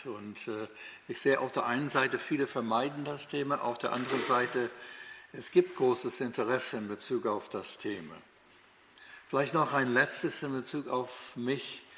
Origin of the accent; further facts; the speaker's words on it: United States; German is a second language; now in Germany